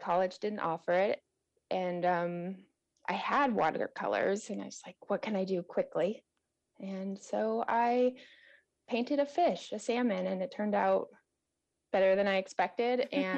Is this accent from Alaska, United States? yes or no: yes; Juneau, Alaska, United States; I grew up here in Juneau.